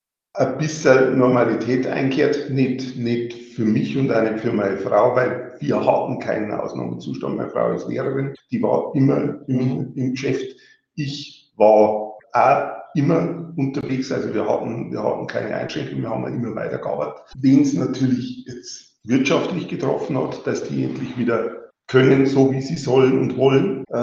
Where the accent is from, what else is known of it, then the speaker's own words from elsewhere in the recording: Bavaria, Germany; bin im Bayerischen Wald aufgewachsen.